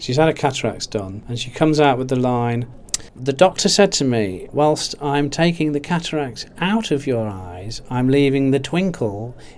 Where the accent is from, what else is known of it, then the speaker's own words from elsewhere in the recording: Derby, East Midlands, United Kingdom; I'm from the north of England, I'm from Derby, sort of north, you know, working class, blue collar family